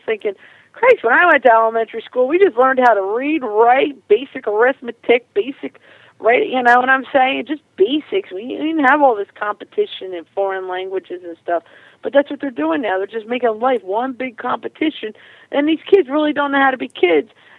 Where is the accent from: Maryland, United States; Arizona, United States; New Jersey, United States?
New Jersey, United States; also born or lived in Tennessee; I was born and bred in New Jersey as … when I went down to Tennessee, I just became